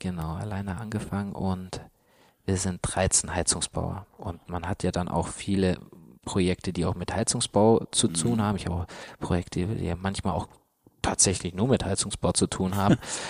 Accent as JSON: {"language": "German", "region": "Baden-Württemberg", "country": "Germany", "said": "Aber ich komme ja wieder jetzt aus dem Schwabenländle."}